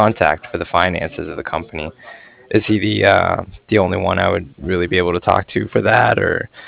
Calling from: Cardiff, Wales, United Kingdom; I was actually calling from Cardiff, and I was calling regarding some financing that he had done with KeyBank.

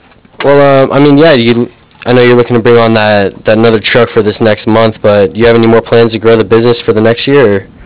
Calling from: San Diego, California, United States; also born or lived in Oregon; We're down here in San Diego, actually. But I actually just moved from Oregon 2 years ago, actually, down to San Diego.

